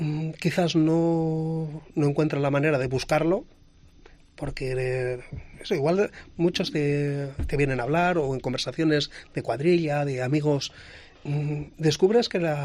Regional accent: Vitoria, Basque Country, Spain; Yo soy de Vitoria. Mis padres son de la Montaña de León, a donde acudía todos los veranos

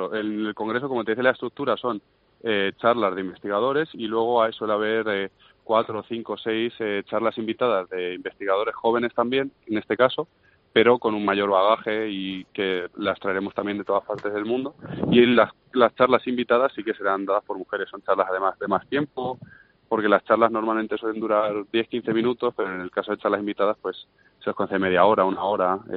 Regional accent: Cuenca, Castilla-La Mancha, Spain; tres de nosotros somos naturales de Cuenca, con lo cual, como conquenses siempre hemos tenido mucho orgullo del patrimonio paleontológico que tiene esta región

